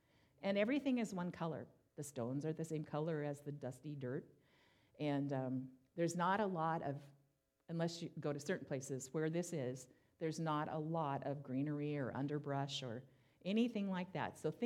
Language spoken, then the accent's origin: English; the South, United States; I grew up partially in the South, and my grandma was my best friend, and she had a little tiny house.